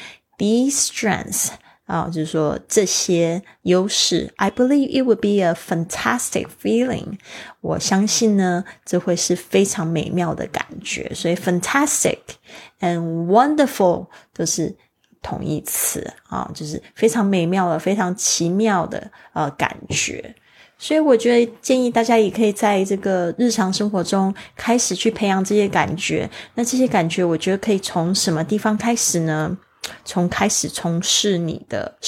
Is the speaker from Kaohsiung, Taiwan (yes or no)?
yes; Kaohsiung, Taiwan; 我回到了就是我的老家高雄